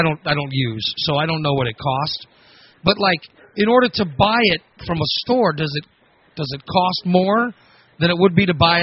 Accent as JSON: {"language": "English", "region": "Illinois", "country": "United States", "said": "I'm from Illinois. We don't have legalized marijuana here."}